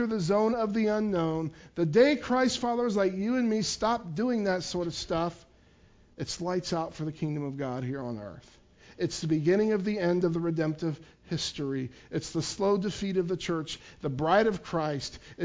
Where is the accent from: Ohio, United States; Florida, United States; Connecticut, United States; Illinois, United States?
Ohio, United States; Piqua; I went to a workshop in my hometown of Piqua yesterday morning